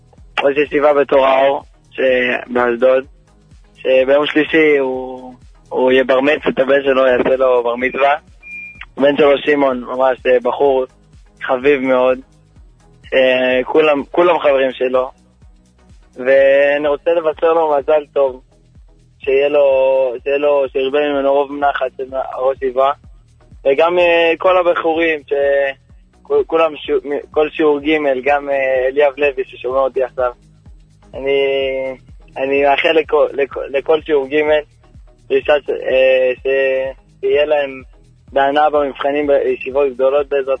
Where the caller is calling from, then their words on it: Jerusalem, Jerusalem District, Israel; אני מדבר מירושלים.